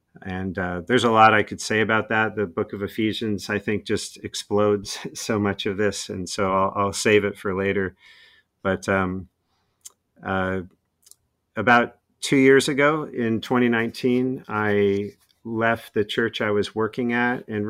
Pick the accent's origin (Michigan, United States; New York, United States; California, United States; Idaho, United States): California, United States; And I originally from California. I grew up in the Bay Area.